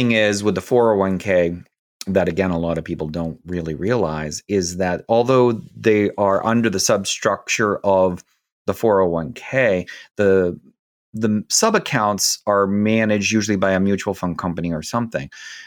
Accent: Oakland, Maine, United States; born there; I was born in Oakland, Maine. Yep. Right on Snow Pond.

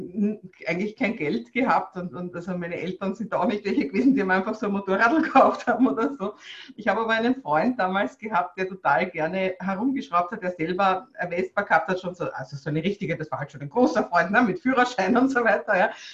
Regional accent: Vienna, Austria; Naja, ich bin halt am Stadtrand von Wien groß geworden

